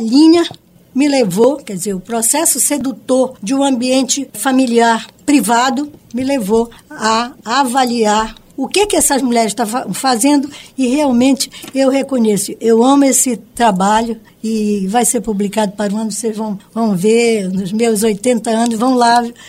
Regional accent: Abaitetuba, Pará, Brazil; Eu sou de Abaitetuba e de uma família, muitos homens, muitas mulheres

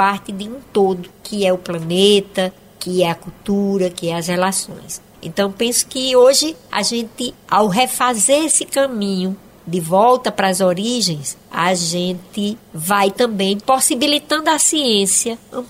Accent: Rio Grande do Norte, Brazil; born there; now in Ceará, Brazil; eu sou nordestina, sou do Rio Grande do Norte, de nascença, e vivo desde 94 no Ceará.

